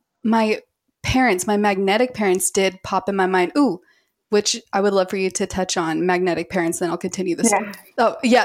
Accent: Utah, United States; I come from Utah

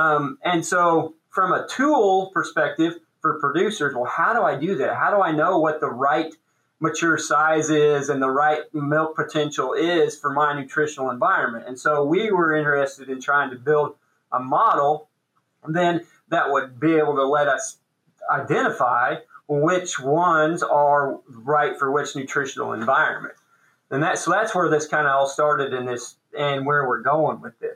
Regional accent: Illinois, United States; And I grew up in Illinois and spent some time in South Texas at A&M as well.

